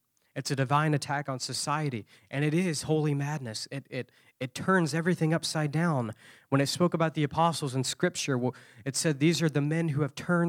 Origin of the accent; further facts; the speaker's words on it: Georgia, United States; I was ministering in my home state of Georgia.